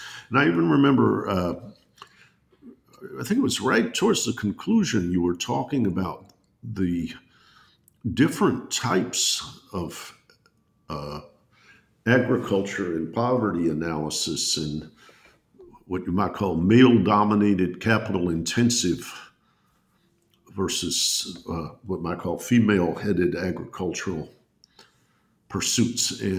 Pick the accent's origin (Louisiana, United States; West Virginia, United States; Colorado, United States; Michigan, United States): Michigan, United States; Detroit; I grew up in Detroit, Michigan, so I'm always prone to citing